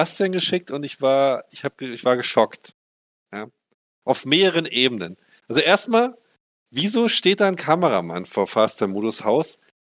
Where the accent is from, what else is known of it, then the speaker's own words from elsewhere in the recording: East Germany, Germany; ich bin ja Ossi